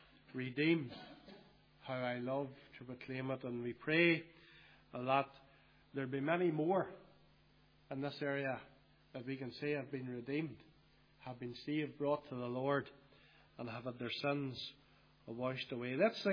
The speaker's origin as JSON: {"language": "English", "town": "Magherafelt", "region": "Northern Ireland", "country": "United Kingdom", "said": "I know I come from Macrofelt, and that has a reputation for those who can sing"}